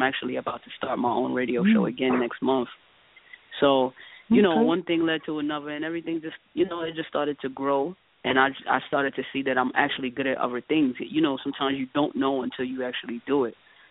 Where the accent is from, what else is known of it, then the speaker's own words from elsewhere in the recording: Queens, New York, United States; also born or lived in Brooklyn; I was born in Brooklyn. I moved to Southside, And I was like Southside Queens, Jamaica Queens, when I was like 4 years old. I went to all my schools out here.